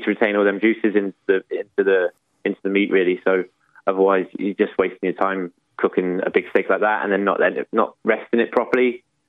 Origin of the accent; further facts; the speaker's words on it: England, United Kingdom; Being English, I like an eat a mess.